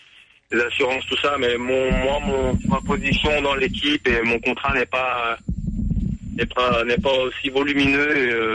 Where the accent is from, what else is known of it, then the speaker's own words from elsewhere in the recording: France; En tant que Français ici, c'est assez marrant.